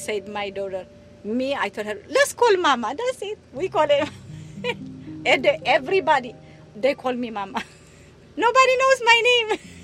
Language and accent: English; Eritrea; moved away; I'm from Eritrea, East Africa, and I came 1985 here.